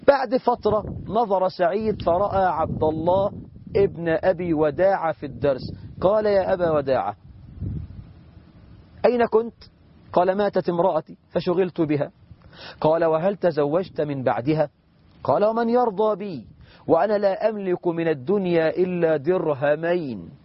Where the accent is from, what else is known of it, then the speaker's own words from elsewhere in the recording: Egypt; عندنا في مصر 12 مليون بنت عانس